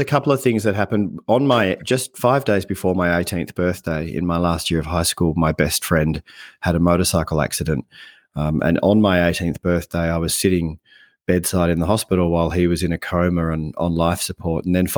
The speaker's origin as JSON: {"language": "English", "country": "Australia", "tie": "born or raised there", "also_born_or_lived": "Netherlands", "said": "I was born in Holland, but grew up in Australia and grew up in, you know, a pretty average middle-class suburban kind of upbringing."}